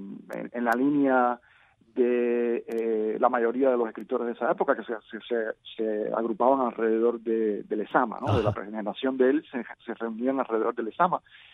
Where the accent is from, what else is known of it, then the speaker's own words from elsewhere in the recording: Cuba; moved away; como un cubano tratando de hacerse la vida, como muchos hacemos hoy saliendo de Cuba